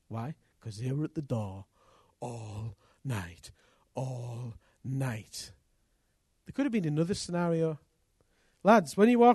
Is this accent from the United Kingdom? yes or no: yes; England, United Kingdom; So we're two English guys.